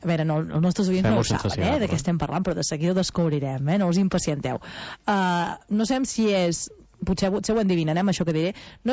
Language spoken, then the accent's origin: Catalan; Catalonia, Spain; I com a bona empordanesa, avui us parlaré de la botifarra dolça.